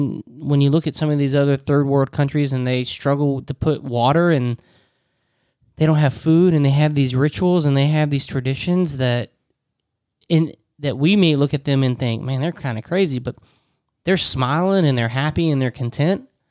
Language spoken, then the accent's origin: English; United States; So I love being an American. I love where I'm from, but I also love the world that we live in.